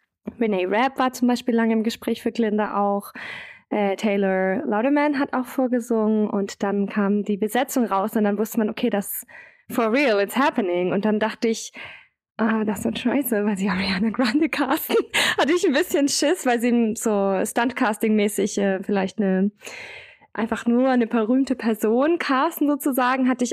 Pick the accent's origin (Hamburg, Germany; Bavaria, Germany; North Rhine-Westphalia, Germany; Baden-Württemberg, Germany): Baden-Württemberg, Germany; Stuttgart; Anhand der Stücke weiß man schon, wo ich groß geworden bin, weil die liefen alle hintereinander im SI-Zentrum.